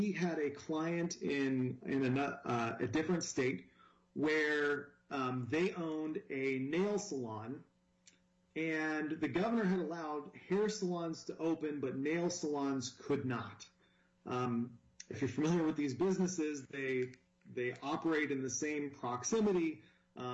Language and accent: English; Ohio, United States; I am from Ohio, and in my home state, a lot of the orders came from an unelected state health director.